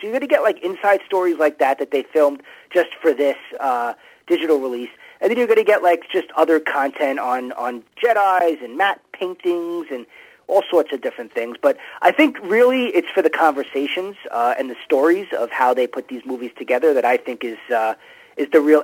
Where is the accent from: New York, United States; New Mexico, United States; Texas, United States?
New York, United States; New York City; they want to come to New York City, and I'm from New York, and I think that's cool.